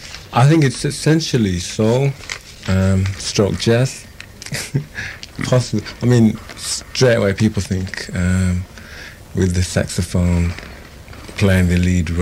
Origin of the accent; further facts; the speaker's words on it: Birmingham, West Midlands, United Kingdom; I'm from Birmingham.